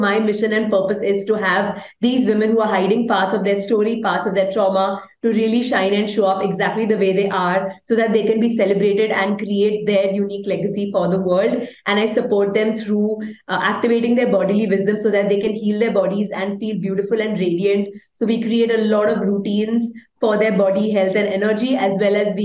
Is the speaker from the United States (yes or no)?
no; Mumbai, Maharashtra, India; from Mumbai, India.